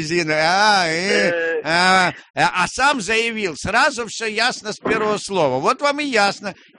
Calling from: Saratov, Saratov Oblast, Russia; мне 14 лет, я из Саратова.

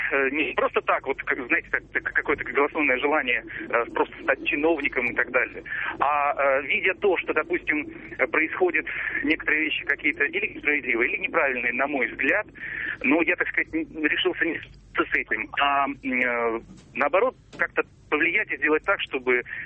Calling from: Yekaterinburg, Sverdlovsk Oblast, Russia; я из Екатеринбурга.

